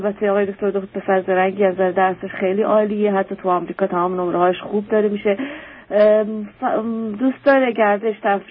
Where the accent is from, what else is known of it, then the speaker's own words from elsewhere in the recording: Iran; moved away; از ایران اومدنم، اول یه مقدار توی کشور اروپایی بودیم